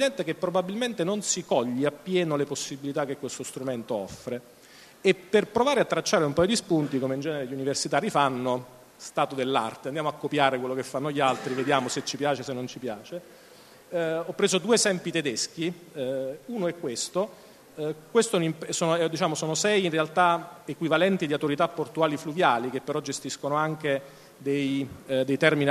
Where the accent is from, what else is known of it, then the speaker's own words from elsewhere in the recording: Campania, Italy; Chiudo, come dire, con un richiamo da campano, insomma campanilista se me lo permettete